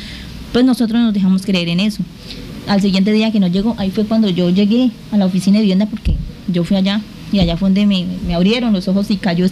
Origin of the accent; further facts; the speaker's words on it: Guaviare, Colombia; yo nacida y criada aquí en el Guaviare